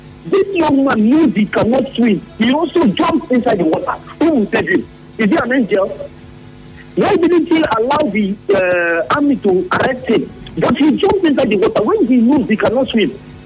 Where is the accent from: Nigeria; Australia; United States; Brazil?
Nigeria; Bonny, Rivers; I'm from Bonny Island.